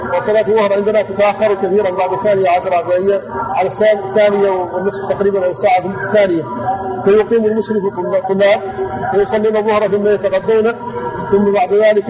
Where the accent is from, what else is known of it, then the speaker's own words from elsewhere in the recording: Mauritania; ويعلن على ذلك أيضا في وسائل الإعلام الأخرى عندنا في موريتانيا